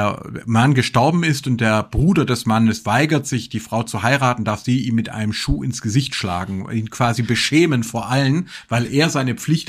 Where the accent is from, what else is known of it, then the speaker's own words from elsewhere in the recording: Sielmingen, Baden-Württemberg, Germany; Das ist auch noch bei in Silmingen, wo ich aufgewachsen bin